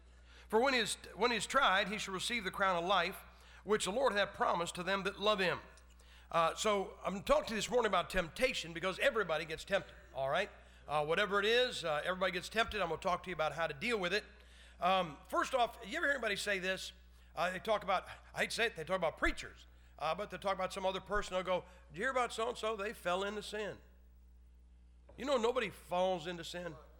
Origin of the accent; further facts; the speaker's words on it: Ohio, United States; I'm from Ohio.